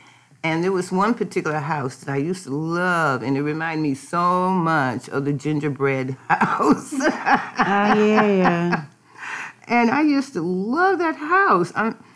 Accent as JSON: {"language": "English", "town": "Cleveland", "region": "Ohio", "country": "United States", "tie": "born there", "said": "I was born in Cleveland, Ohio in the year of 1955, December 6th. And I don't know anything about Cleveland, Ohio."}